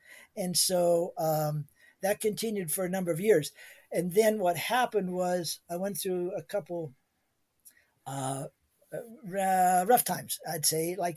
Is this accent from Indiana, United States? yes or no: no; Ohio, United States; I grew up in Ohio, like I said, and a large part of my time was spent in Ohio.